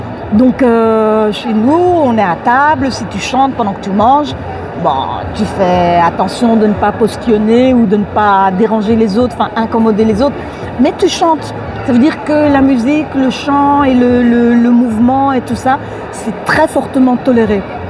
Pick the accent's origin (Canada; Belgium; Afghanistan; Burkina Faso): Belgium; Brussels; quand j'étais petite, dans Matongé, il y avait la rue d'Alsace-Lorraine.